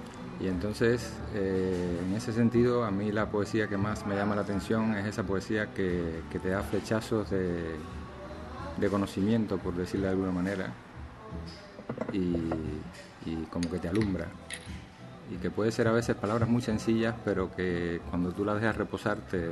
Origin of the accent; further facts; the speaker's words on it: Sagua la Grande, Villa Clara, Cuba; born there; Yo nací en Sagua la Grande, en Villa Clara. Eso está por el centro de la isla.